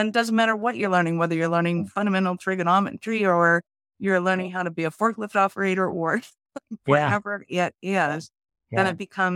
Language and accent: English; Canada; because I'm Canadian